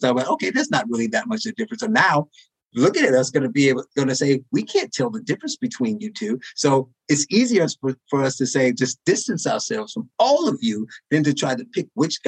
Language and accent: English; Gary, Indiana, United States; So I was born and raised in Gary, Indiana.